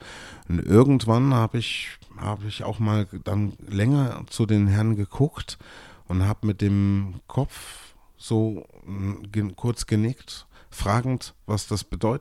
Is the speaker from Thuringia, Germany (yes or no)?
yes; Erfurt, Thuringia, Germany; ich bin Erfurter, 42 Jahre alt und mache Musik.